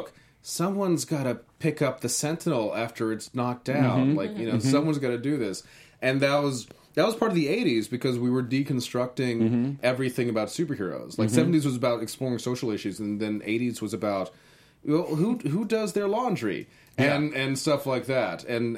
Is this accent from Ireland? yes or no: yes; Ireland; Like, I want her to be cool because I'm Irish.